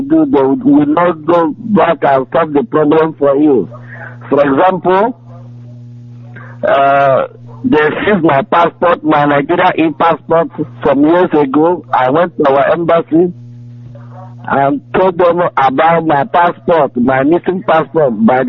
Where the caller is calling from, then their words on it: Dakar, Senegal; English is a second language; I'm calling from Senegal, Dakar, Senegal.